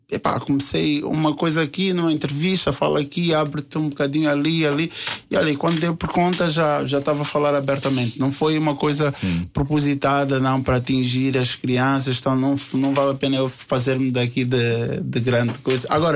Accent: Angola; não esquecer de onde tu vieste, não digo só de Angola

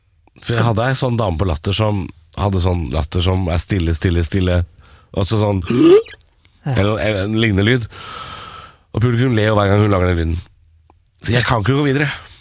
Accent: Ås, Akershus, Norway; jeg er jo fra Ås, egentlig, da. Jeg er ikke fra Konnerud.

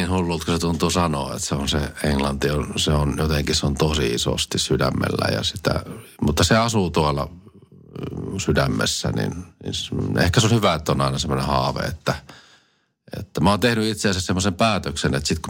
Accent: Kotka, Kymenlaakso, Finland; born there; minä olen syntynyt ihan Kotkassa, joten siitä tuli nämä brittijuuret. Sitten olen Englannin kansalainen, enkä koskaan ole nähnyt Suomen passia edes.

